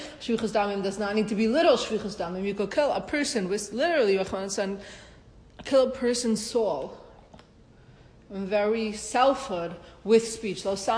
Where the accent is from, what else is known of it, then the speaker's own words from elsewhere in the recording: Toronto, Ontario, Canada; When I grew up in Toronto, we lived near a ravine.